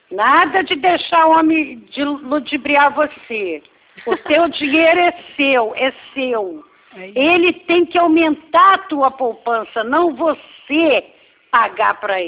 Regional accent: Brazil; Eu também sou brasileira, nascida aqui.

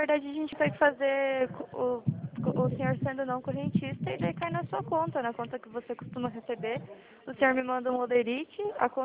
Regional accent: Curitiba, Paraná, Brazil; É, não, eu sou aqui de Curitiba

